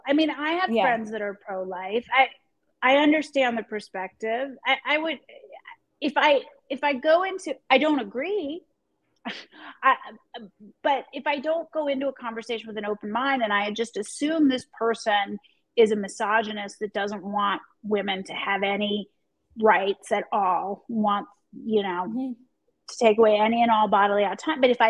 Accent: Pennsylvania, United States; You know, I grew up in Pennsylvania in a more conservative Catholic community. I'm not Catholic, I'm Jewish, but that's where I grew up.

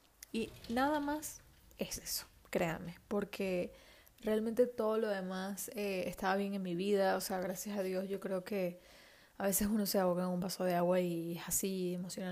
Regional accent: Puerto Ordaz, Bolívar, Venezuela; yo soy de Puerto Ordaz, de otra ciudad que está como a 8 horas en avión de... 8 horas en avión, ¿no? 8 horas en carro de Caracas, de la capital.

